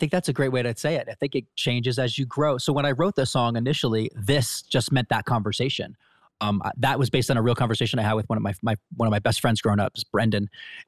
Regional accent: Rhode Island, United States; now in Los Angeles, United States; When I moved to LA from Rhode Island, one of my earliest jobs was working for the Walt Disney Company.

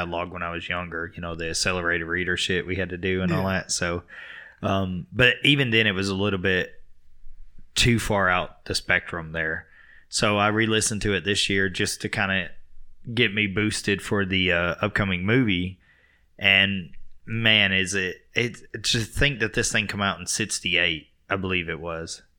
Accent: the South, United States; we're from the South, so we would go to like Sunday school and stuff.

